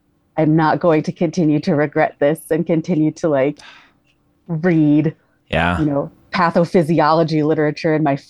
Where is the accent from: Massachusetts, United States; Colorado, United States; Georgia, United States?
Colorado, United States; moved back to my home state of Colorado